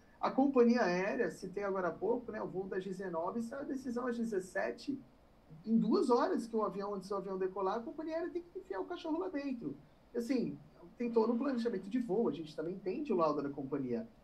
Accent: São Paulo, Brazil; sou aqui de São Paulo

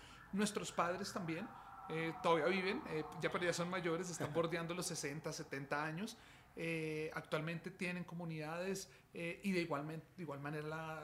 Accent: Bogotá, Colombia; Soy peruano y colombiano, porque hay una historia interesante

